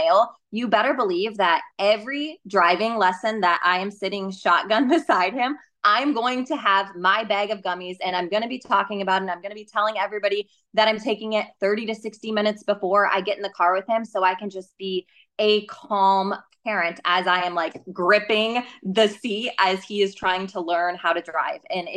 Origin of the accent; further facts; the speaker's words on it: Ohio, United States; I'm from Ohio. It was typically 15 and a half before you could get behind the wheel.